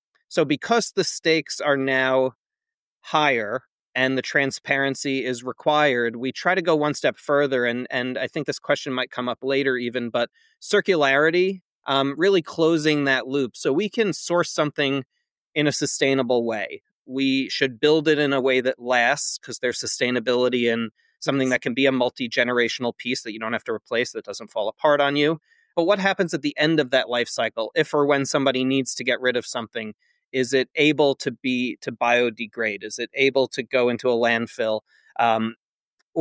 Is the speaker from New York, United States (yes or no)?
yes; New York, United States; We're from New York originally, so coming to High Point, North Carolina twice a year as a kid